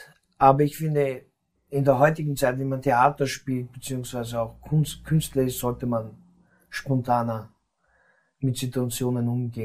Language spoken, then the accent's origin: German; Linz, Upper Austria, Austria; also born or lived in Sofia, Bulgaria; Also wir kommen aus Bulgarien. Also ich bin in Bulgarien geboren, in Sofia, bin aber in Linz aufgewachsen.